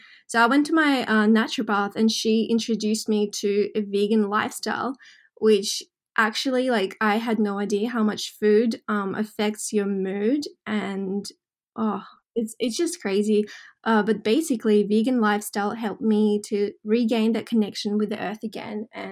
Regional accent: Russia; now in Australia; even though I grew up in Russia, I consider Australia home.

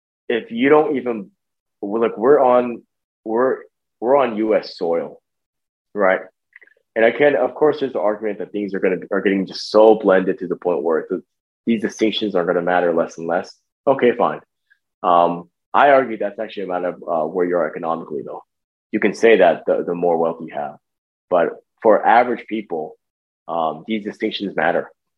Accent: United States; if somebody does not recognize those three fundamental constitutional pillars of this country as an American, I don't talk to them.

